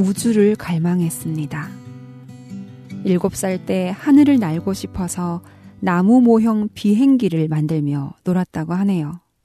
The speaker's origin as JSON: {"language": "Korean", "country": "North Korea", "lives_now": "South Korea", "said": "저는 탈북민 방송원"}